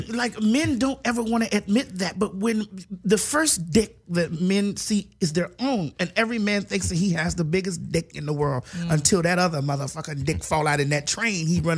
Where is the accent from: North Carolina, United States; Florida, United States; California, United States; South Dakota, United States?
Florida, United States; I'm a real ass nigga. What you talking about? I'm from Dade County, baby.